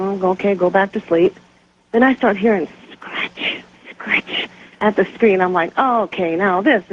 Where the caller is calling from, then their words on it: Brighton, Colorado, United States; And I'm calling from Brighton, Colorado.